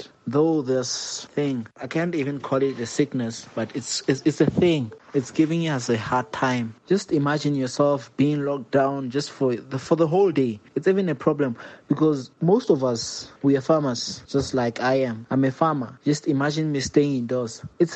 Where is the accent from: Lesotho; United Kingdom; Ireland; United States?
Lesotho; Maroganeng, Maseru District; English is a second language; I'm from Maroganeng, which is situated in Maseru district, which is the capital city of Lesotho.